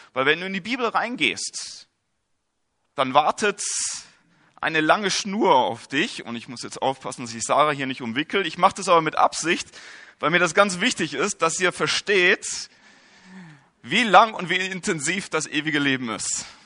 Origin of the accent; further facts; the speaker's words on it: Herford, North Rhine-Westphalia, Germany; born there; now in Friedberg, Germany; Hier der Anfangsknoten ist da, wo ich geboren bin, in Herford, Nordrhein-Westfalen. Dann bin ich nach ein paar Zentimeter umgezogen, wieder umgezogen, nochmal umgezogen. Und dann bin ich irgendwann hier in Bayern gelandet. Ja, in Friedberg sind wir hingezogen mit meinen Eltern.